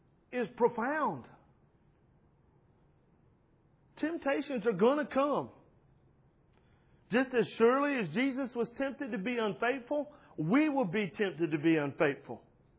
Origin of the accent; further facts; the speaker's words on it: United States; And I don't like that because I'm an American and I'm free and I get to choose and all that stuff.